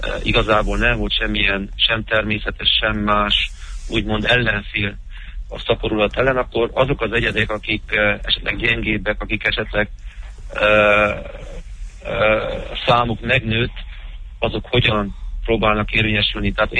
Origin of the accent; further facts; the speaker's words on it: Ciumani, Harghita, Romania; én Csomafalván nevelkedtem, Feltekerő patakon születtem